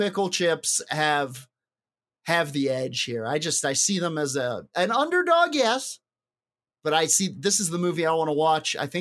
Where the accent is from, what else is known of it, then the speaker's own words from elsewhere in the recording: United Kingdom; I'm very British